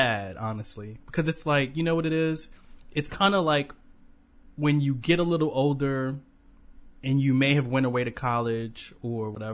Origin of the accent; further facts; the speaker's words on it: Brooklyn, New York, United States; Like, you know, growing up in Brooklyn, when you actually saw a drug deal happen.